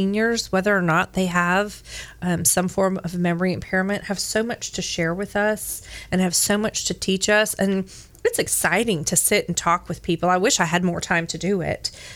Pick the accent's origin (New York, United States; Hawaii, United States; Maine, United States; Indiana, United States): Hawaii, United States; now in Greenville, United States; Of course, we grew up in Hawaii, so I didn't have a Wilkins Mansion to look at, but we had our favorite places that we went.